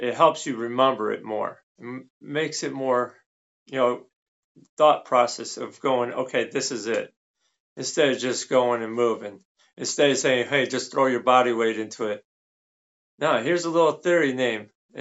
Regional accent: Cleveland, Ohio, United States; Much like you, I grew up on Kung Fu Theater. Here in Cleveland, there was a Channel 61, and they used to have that every Saturday morning.

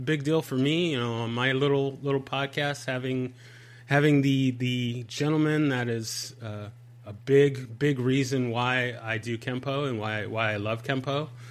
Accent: San Diego, California, United States; I'm from San Diego

